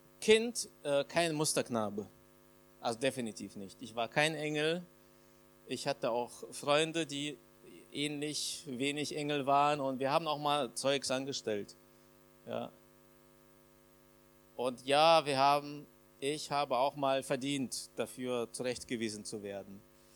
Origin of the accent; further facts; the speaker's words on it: Kazakhstan; also born or lived in Uzbekistan; now in Germany; mit unserer Familie in das Land unserer Väter gekommen, nach Deutschland. Ich bin geboren in Usbekistan, groß geworden in Kasachstan.